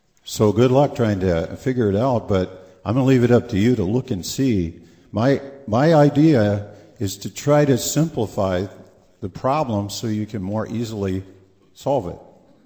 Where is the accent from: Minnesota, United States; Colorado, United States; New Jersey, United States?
Minnesota, United States; Lewiston; I'm from Winona County. I have a business in Lewiston.